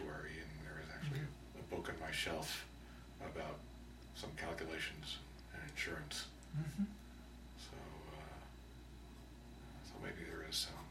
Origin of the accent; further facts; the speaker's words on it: New Jersey, United States; also born or lived in California; I was born in California and grew up in New Jersey, uh-huh. northeastern New Jersey.